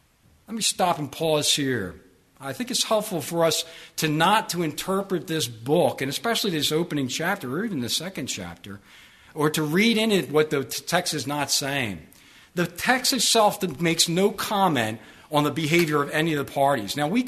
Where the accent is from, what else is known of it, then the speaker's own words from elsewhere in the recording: Philadelphia, Pennsylvania, United States; I came from Philadelphia